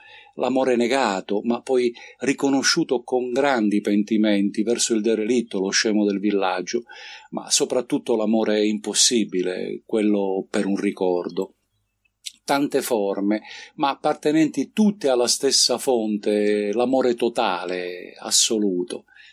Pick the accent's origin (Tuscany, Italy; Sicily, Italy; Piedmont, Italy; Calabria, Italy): Calabria, Italy; San Pietro in Guarano; La mia terra, la Calabria, e in particolare il mio paese. Io vivo in provincia di Cosenza, in un paesino della Presila che si chiama San Pietro in Guarano.